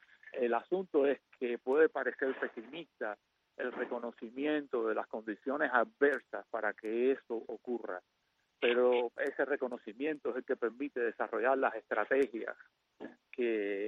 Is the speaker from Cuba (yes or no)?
yes; Cuba; moved away; Cuando yo salí de Cuba